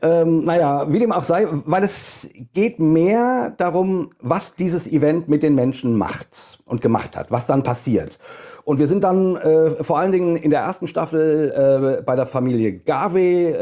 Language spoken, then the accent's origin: German; Hesse, Germany; accent: Hessian; wie gesagt, von Super 2. Ich bin Deutscher, wie man hört, an meinem wundervollen hessischen Akzent, den ich so habe. Wohne in der Nähe von Frankfurt